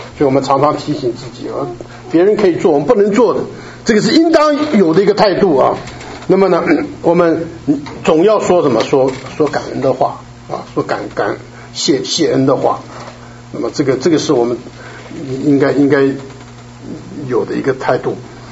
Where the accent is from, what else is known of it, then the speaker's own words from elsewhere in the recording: China; 他这个体统这个字啊，是我们中国人加上去的了